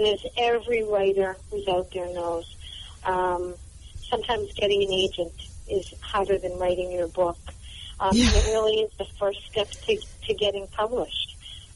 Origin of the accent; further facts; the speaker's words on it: Boston, Massachusetts, United States; accent: Boston; I am. Can you tell from my wicked cool accent?